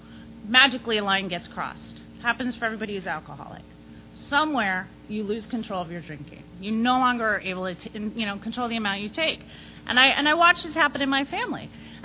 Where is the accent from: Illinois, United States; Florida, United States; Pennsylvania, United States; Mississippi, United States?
Florida, United States; Clearwater; also born or lived in St. Petersburg; I grew up in St. Pete. I grew up in Clearwater, Florida.